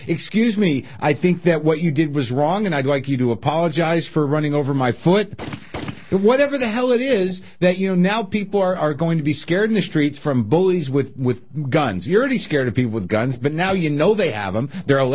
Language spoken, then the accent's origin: English; New Mexico, United States; I grew up in New Mexico. I grew up in the Wild West. You know, I grew up with guns in my house.